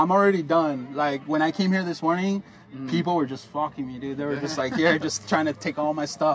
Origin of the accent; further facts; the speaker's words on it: California, United States; There's not too many car clubs out here in the LA area, so I'm from Riverside County.